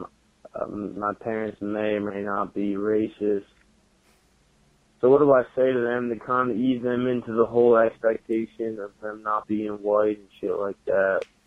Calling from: New Jersey, United States; Yeah, what up, KFC? … from New Jersey.

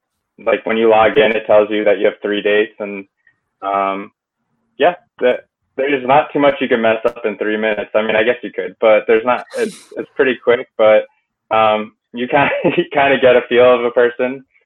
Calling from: New Jersey, United States; No, I'm in New Jersey right now.

